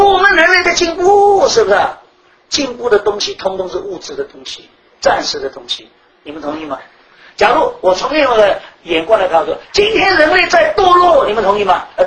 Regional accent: China; 就好像我们中国人骂人家，你这个人不是人是什么？是畜生。

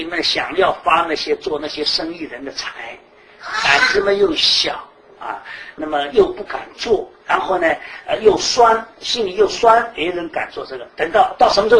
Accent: Shanghai, China; 像我们上海人是打肿脸充胖子的人呢

